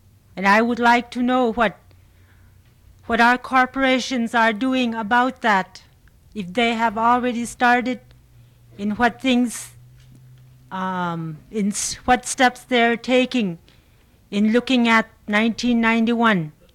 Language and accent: English; Shungnak, Alaska, United States; I'm from Shungnak.